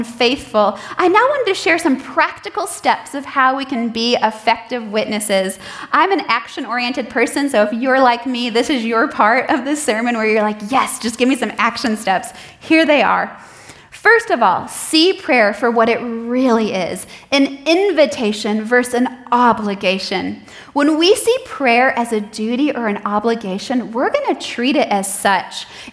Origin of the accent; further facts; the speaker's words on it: Detroit, Michigan, United States; I grew up in the Metro Detroit area in a loving but non-Christian home